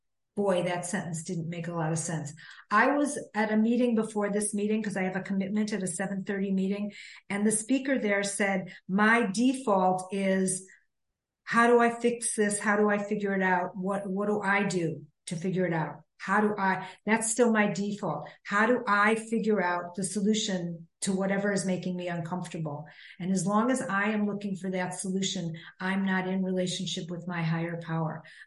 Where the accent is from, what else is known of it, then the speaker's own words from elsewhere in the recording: Chicago, Illinois, United States; I grew up in Chicago.